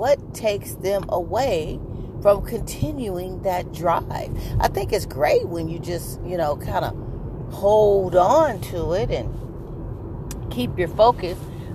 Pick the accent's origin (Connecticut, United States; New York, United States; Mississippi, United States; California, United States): California, United States; San Francisco; Now, I'm from the Bay Area, San Francisco, and it gets windy, gets a little chilly